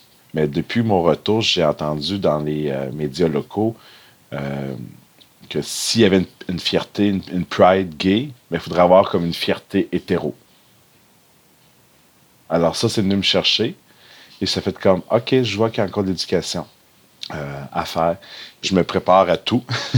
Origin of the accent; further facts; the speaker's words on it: Quebec, Canada; Alors, moi, ça fait 7 ans et demi déjà que je suis de retour dans ma région. Moi, j'ai grandi ici, dans les Hautes-Laurentides. J'étais plus de 15 ans parti.